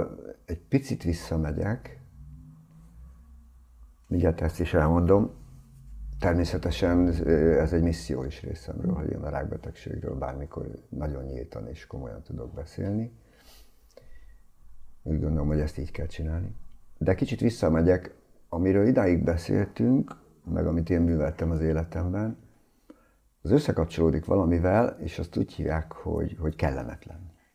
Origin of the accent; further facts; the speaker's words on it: Lake Balaton, Hungary; Én ott nőttem föl egy fantasztikus helyen, ezt mindig eldicsekszem vele, két kastélyban, egy angol parkban nőttem fel a Balaton partján.